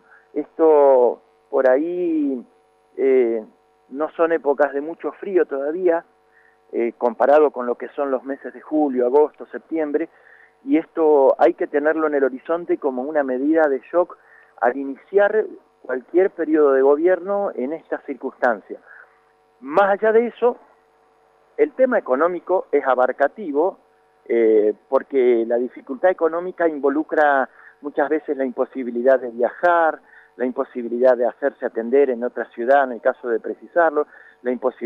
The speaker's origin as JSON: {"language": "Spanish", "region": "Santa Fe", "country": "Argentina", "tie": "born or raised there", "also_born_or_lived": "Entre Ríos", "moved": "yes", "lives_now": "Río Negro, Argentina", "said": "yo soy santafesino de nacimiento, viví prácticamente la mitad de mi vida por allá, por aquellos lados."}